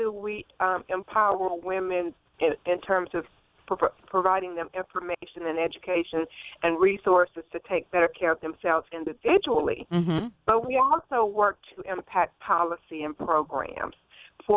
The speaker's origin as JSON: {"language": "English", "town": "Natchitoches", "region": "Louisiana", "country": "United States", "tie": "born or raised there", "said": "my birth town, my hometown is not as small as it was when I grew up there. I'm from Natchitoches, Louisiana, which, you know, was fairly rural when I grew up there many years ago."}